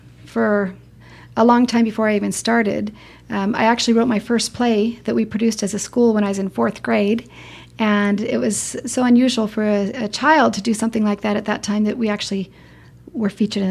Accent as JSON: {"language": "English", "town": "Las Vegas", "region": "Nevada", "country": "United States", "said": "I'm from Vegas and I've seen lots of that."}